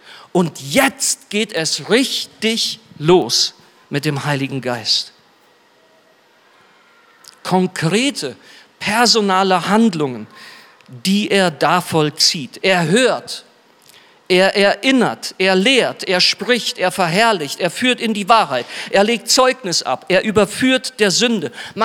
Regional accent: Germany; ich als Deutscher weiß etwas von diabolischer Begeisterung zu erzählen

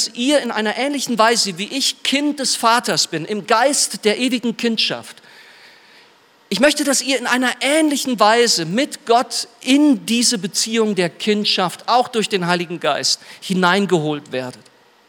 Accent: Germany; ich als Deutscher weiß etwas von diabolischer Begeisterung zu erzählen

